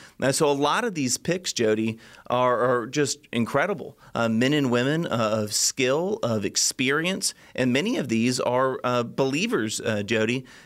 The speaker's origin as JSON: {"language": "English", "region": "Florida", "country": "United States", "tie": "born or raised there", "said": "Marco Rubio, my home state of Florida senator, he's well respected on the world stage."}